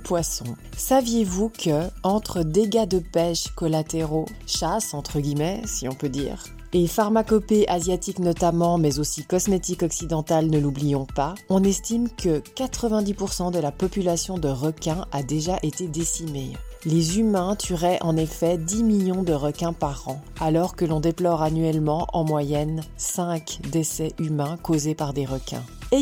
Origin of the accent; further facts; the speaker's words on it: Switzerland; en tant que Suissesse, moi-même, je n'ai pas pu signer